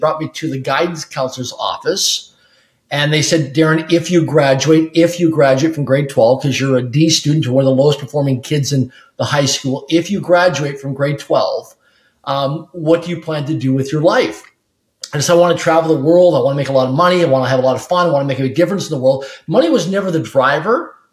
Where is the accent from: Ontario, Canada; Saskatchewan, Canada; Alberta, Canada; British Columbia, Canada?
Saskatchewan, Canada; Swift Current; Grew up in a city of less than 20,000 people in population, middle income family. I'm Canadian, so grew up in a place called Swift Current, Saskatchewan, Canada.